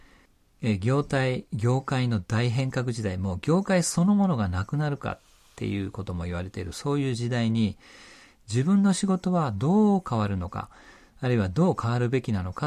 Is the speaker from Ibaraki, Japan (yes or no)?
no; Isahaya, Nagasaki, Japan; 私のふるさと長崎県諫早市